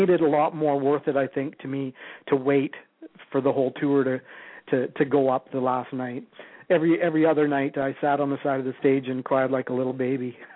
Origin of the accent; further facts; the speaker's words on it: Prince George, British Columbia, Canada; also born or lived in Edmonton; I moved from Edmonton back to my hometown of Prince George to be close to my mom